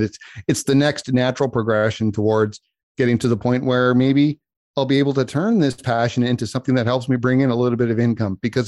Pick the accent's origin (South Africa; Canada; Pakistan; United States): Canada; I'm a Canadian. I live in Ottawa, Ontario, which for Canada is our national capital city.